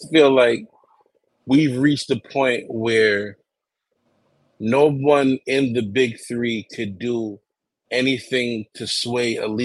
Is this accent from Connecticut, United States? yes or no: yes; Connecticut, United States; just because I wasn't even from New York. I was from Connecticut. But since it was next to it, I'm like, I'm more east.